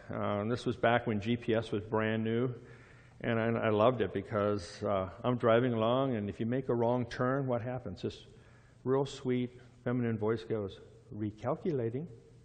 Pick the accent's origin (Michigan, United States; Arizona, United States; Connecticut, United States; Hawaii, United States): Arizona, United States; Phoenix; I'm from Phoenix originally, so my sister and my brothers and friends are happy to have me back in that hot place called Arizona.